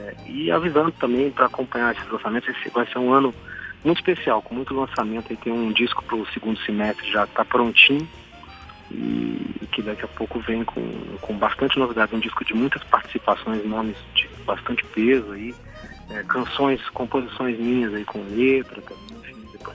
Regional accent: Brasília, Federal District, Brazil; moved away; Um prazerão conversar contigo e estar aí de alguma forma na minha terrinha, né, também.

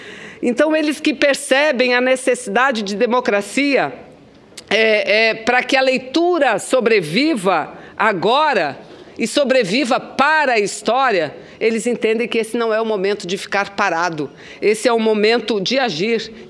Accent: Amazonas, Brazil; Milton Ratum, um belo escritor da minha terra, do estado do Amazonas.

